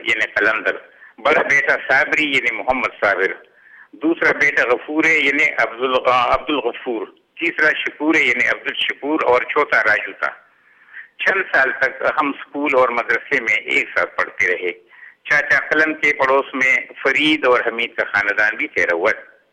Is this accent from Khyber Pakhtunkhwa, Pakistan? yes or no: yes; Garhi Kapura, Khyber Pakhtunkhwa, Pakistan; میں خیبر پختونخوا میں ضلع مردان کے ایک قدیم اور تاریخی گاؤں گڑی کپورہ کا رہنے والا ہوں. مغلیہ دور میں اس کا نام لنگر کوٹ تھا, بعد میں گڑی امازئی اور گڑی کپورہ کے نام سے پکارا گیا.